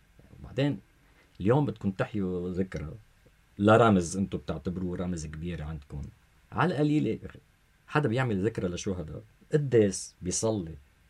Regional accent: Lebanon

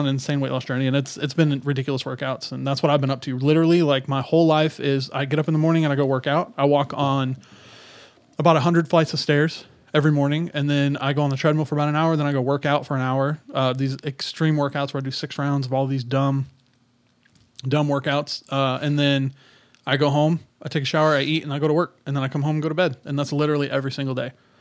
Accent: Houston, Texas, United States; I grew up in Houston, Texas, and it was so hot.

